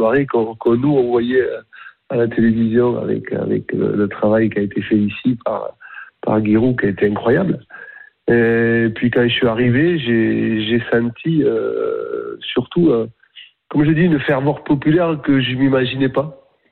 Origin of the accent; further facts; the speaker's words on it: Toulouse, Occitanie, France; c'était contre Toulouse, et je suis toulousain.